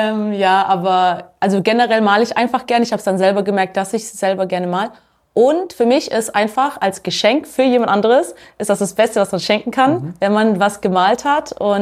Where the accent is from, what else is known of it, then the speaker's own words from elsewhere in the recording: Baden-Württemberg, Germany; Also, ich komme ja aus dem Schwabenländle und ich würde sagen, ich habe einfach beides in mir, dieses albanisch-kosovarische